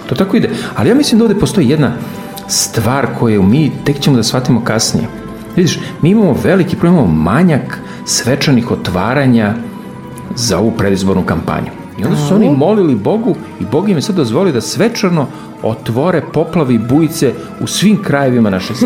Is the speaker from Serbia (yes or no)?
yes; Niš, Southern and Eastern Serbia, Serbia; recimo kod nas u Nišu se zna